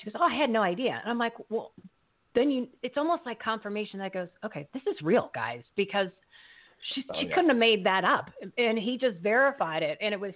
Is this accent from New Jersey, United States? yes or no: yes; New Jersey, United States; moved away; I'm originally from New Jersey, so I know good Italian food.